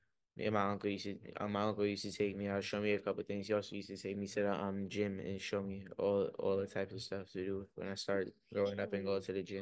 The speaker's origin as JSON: {"language": "English", "town": "Freeport", "region": "New York", "country": "United States", "tie": "born or raised there", "said": "I was just born and raised in Freeport."}